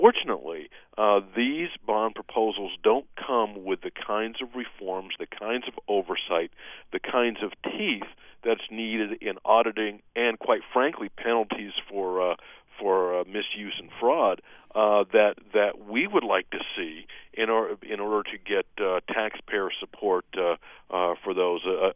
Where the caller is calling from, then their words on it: Sacramento, California, United States; I'm calling Warren from Sacramento